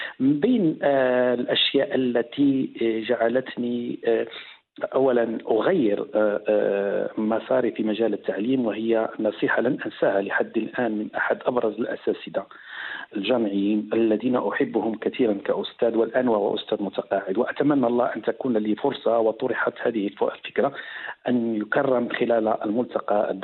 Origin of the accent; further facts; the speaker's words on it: Tetouan, Tanger-Tetouan-Al Hoceima, Morocco; وأنا ابن مدينة تطوان، كنت أذهب مشيا حوالي كيلومترين يعني من الطريق من المنزل إلى المدرسة